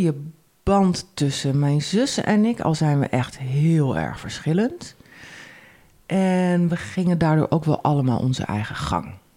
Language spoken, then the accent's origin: Dutch; Zeist, Utrecht, Netherlands; Nou, waar kom ik vandaan? Nou, ik kom uit Zeist.